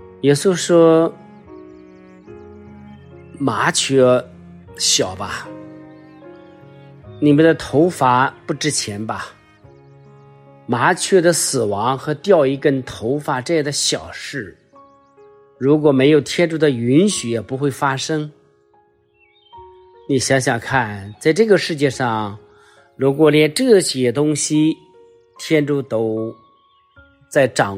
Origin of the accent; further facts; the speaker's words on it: China; 就像我们中国人现在容易说的，若要灭亡先要疯狂，只要疯狂就会灭亡。